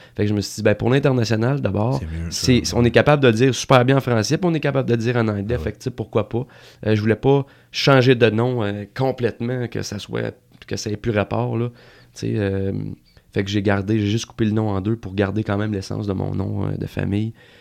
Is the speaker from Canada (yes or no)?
yes; Quebec, Canada; je suis un Québécois, je parle français, puis ma première langue c'est le français.